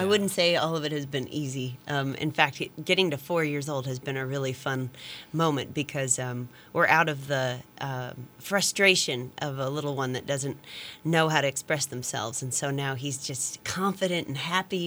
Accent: Illinois, United States; born there; I was born in Illinois. And most of my family is from Illinois, Missouri, and Minnesota.

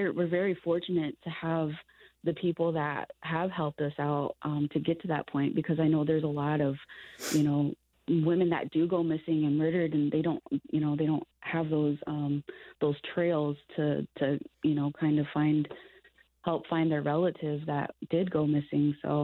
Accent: Waterloo, Iowa, United States; I grew up actually in Waterloo, Iowa. I was adopted by my auntie, and then she got divorced from her, from who she was married. So I ended up actually growing up with my father in Waterloo.

